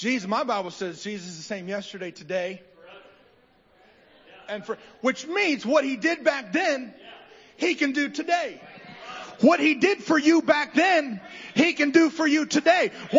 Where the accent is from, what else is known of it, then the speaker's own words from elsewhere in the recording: Wisconsin, United States; accent: Wisconsin; I grew up in Wisconsin. Did you guys just hear that? Wisconsin. That's my accent coming out there.